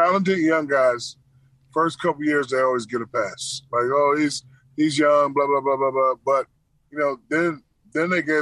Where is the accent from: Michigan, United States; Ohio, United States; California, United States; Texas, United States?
Texas, United States; San Antonio; I would have went and go play with Tim Duncan and David Robinson. I'm from San Antonio.